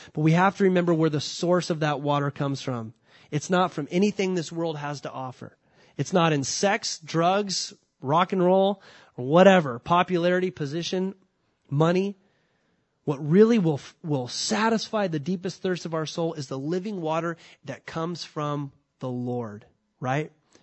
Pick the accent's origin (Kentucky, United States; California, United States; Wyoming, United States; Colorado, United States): California, United States; I grew up in Southern California, so I'm used to fruits.